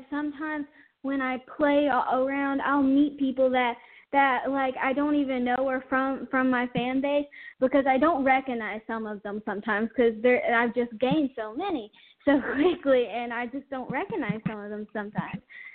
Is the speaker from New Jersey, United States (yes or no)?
no; Spartanburg, South Carolina, United States; we were at my hometown, Spartanburg, South Carolina, and we were just in the mall and everything